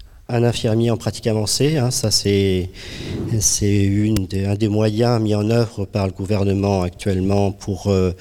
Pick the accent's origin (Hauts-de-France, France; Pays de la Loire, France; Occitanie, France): Hauts-de-France, France; moi j'arrive sur un secteur il y a 3 ans, moi je suis originaire du Nord, je fais une étude à Paris.